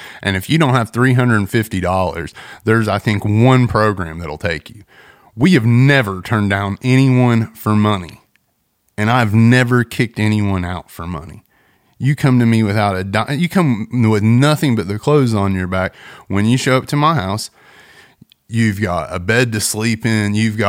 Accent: Kingsport, Tennessee, United States; I'm some idiot from Kingsport.

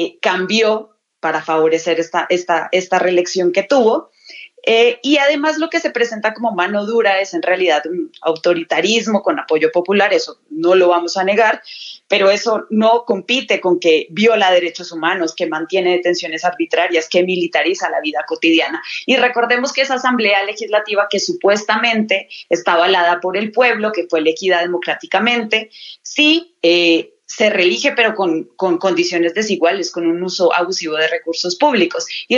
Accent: Colombia; es una condena que hay que celebrar como pueblo colombiano

